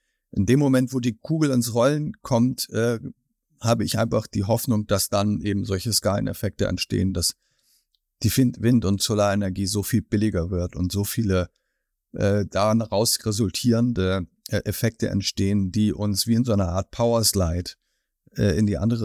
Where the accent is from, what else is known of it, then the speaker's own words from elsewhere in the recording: Schleswig-Holstein, Germany; Und dieser andere Blick auf die Windräder führt in meiner Heimat dazu